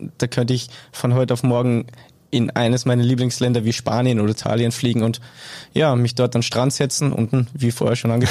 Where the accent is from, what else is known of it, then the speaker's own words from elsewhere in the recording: Salzburg, Austria; Also bei mir heißt es kleine Städtchen Saalfelden am Steinenmeer.